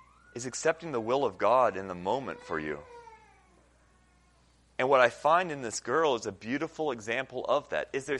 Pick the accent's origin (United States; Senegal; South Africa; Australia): Senegal; I know growing up in Senegal, you know, seeing kids back in the States getting to play in basketball leagues and what, and not being able